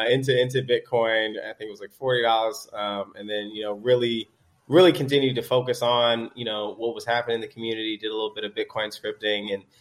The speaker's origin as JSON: {"language": "English", "town": "Atlanta", "region": "Georgia", "country": "United States", "tie": "born or raised there", "said": "So I'm Southern bred from Atlanta"}